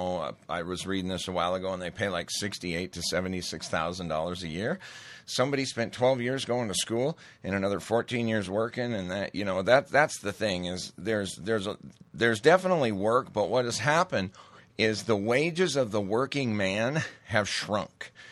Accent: Montana, United States; I grew up in Montana. It was worse when I lived there.

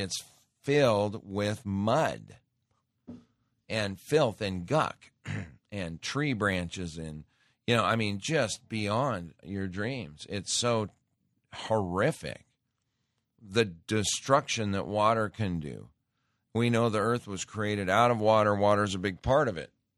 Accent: Montana, United States; we had a house when I grew up in Montana in the Smith River, which is, they call it the Little Grand Canyon.

